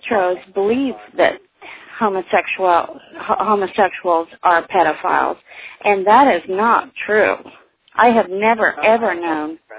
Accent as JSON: {"language": "English", "region": "South Carolina", "country": "United States", "tie": "born or raised there", "also_born_or_lived": "Philadelphia", "said": "I was born in Philadelphia. Oh, yeah? Well, yes, but I lived in South Carolina most of my life."}